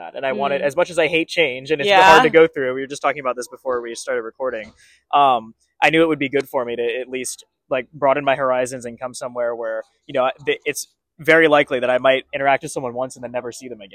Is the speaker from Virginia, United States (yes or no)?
no; Raleigh, North Carolina, United States; I'm from Raleigh, North Carolina.